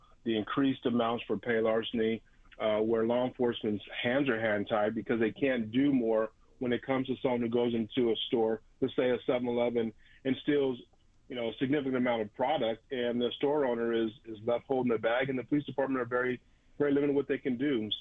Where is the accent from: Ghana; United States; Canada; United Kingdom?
United States; Las Vegas, Nevada; now in Napa, United States; I was raised in Las Vegas, been here 49 years, graduate of Valley High School, stayed in town